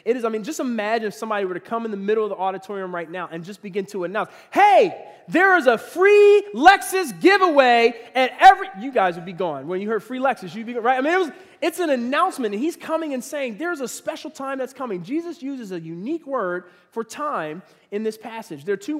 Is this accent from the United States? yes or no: yes; Philadelphia, Pennsylvania, United States; He lived in Pittsburgh, most of my growing up in Philly.